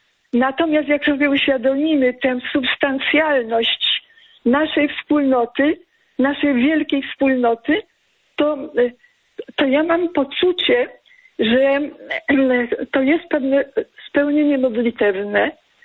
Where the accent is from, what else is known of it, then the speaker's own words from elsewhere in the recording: Andrychów, Lesser Poland, Poland; Kłania się Kraków, a także moje rodzinne miasteczko Andrychów, w którym dzisiaj jestem.